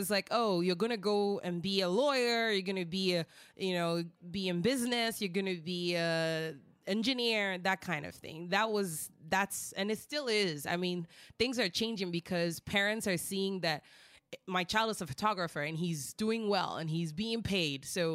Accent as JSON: {"language": "English", "country": "Ghana", "tie": "born or raised there", "said": "But growing up in Ghana, I literally used to pick the tamarind from the trees."}